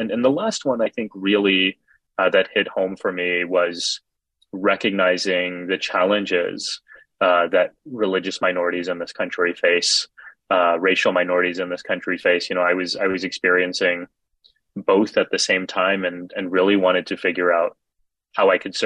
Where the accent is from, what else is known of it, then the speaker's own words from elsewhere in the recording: Texas, United States; for me as a kid growing up in Texas, we were the only ones in South Texas in the whole region who wore turbans.